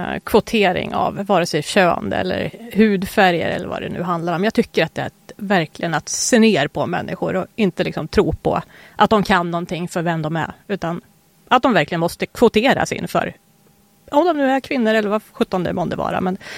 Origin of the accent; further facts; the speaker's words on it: Sweden; born there; jag skulle födas så flyttade mamma hem till Sverige igen. Ja. Och min pappa kom efter. Så ja, nej, gjorde jag Afrika men född i Sverige.